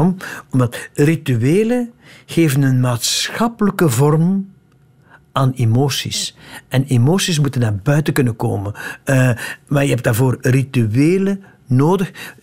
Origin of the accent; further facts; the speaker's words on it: West Flanders, Belgium; En vroeger gaf je in West-Vlaanderen, van waar ik kom